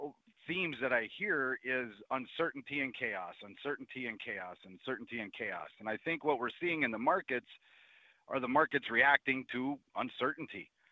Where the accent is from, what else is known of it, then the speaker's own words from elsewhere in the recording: Upsala, Minnesota, United States; Well, so first of all, it's great to meet a fellow Central Minnesotan. As far as my upbringing goes, you know, Upsala, very similar to Albany